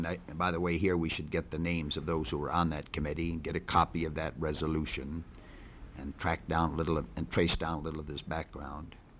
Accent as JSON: {"language": "English", "region": "South Dakota", "country": "United States", "tie": "born or raised there", "said": "For the editor, there was a request that I give more information on growing up in South Dakota."}